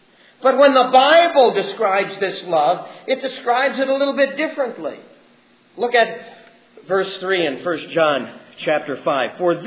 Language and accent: English; New Jersey, United States; And I grew up in New Jersey, who in the summertime used to open up the fire hydrant to get cool.